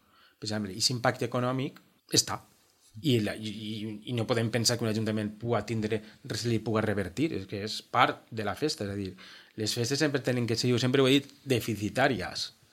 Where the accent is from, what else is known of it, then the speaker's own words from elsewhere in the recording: Nules, Valencian Community, Spain; Jo m'he criat, soc de Nules, i jo no entenc les festes si no hi ha bou